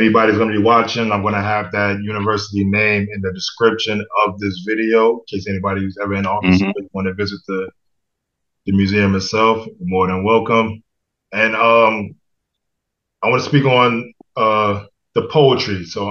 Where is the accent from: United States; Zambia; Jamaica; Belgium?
United States; New York City, New York; So you know how I'm from New York City, and you walk through Brooklyn, and you'll see a mural of … or some rappers and singers